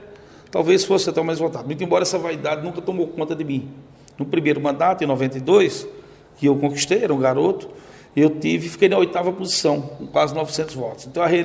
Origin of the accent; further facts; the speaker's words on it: Sousa, Paraíba, Brazil; Conheço toda a política sousense da minha terra, da região por ela nucleada, os 8 municípios satélites a Sousa, do estado da Paraíba e a política nacional.